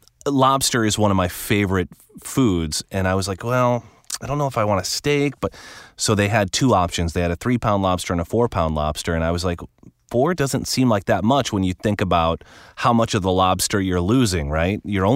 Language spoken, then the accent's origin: English; Midwest, United States; And, you know, I was able to tell the story how I grew up in the Midwest